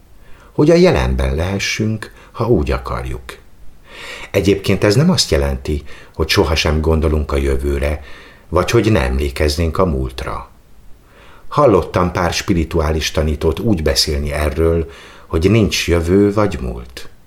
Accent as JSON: {"language": "Hungarian", "country": "Canada", "said": "Már rengeteg ilyen patakon átkelt korábban, ahogyan én is, mivel kanadai vagyok."}